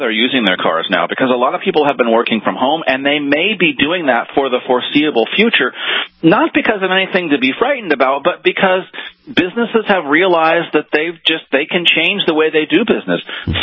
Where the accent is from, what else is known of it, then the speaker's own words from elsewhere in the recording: California, United States; When I was a kid, we used to call them earthquake kits because I grew up in California.